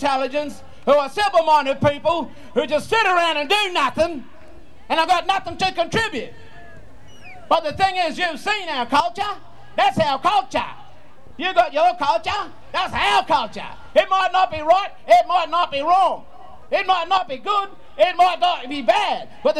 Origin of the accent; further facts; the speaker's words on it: Queensland, Australia; I come from the Wiri people, Wangan people. My grandfather's from the Wangan people in central Queensland.